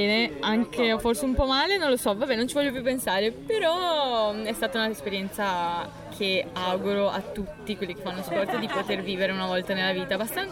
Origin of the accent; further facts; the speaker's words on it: Venice, Veneto, Italy; Io abito proprio qui, al Lido di Venezia. Sono originaria di qui, però ultimamente, ovvero da 8 anni, vivo negli alberghi in giro per il mondo.